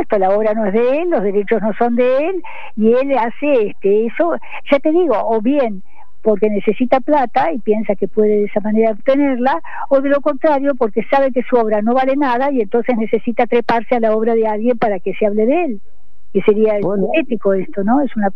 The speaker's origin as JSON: {"language": "Spanish", "country": "Argentina", "tie": "born or raised there", "said": "soy argentina, nací aquí y lógicamente me eduqué aquí, quiero a este país que es maravilloso, pero mi estructura mental, mi educación es japonesa. Yo fui educada por mi padre."}